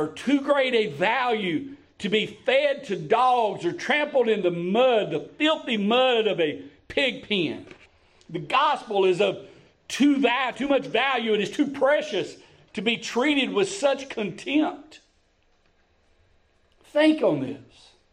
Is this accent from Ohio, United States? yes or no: no; North Carolina, United States; I'm born and raised in North Carolina. My dad grew up as a sharecropper. We come from very poor means.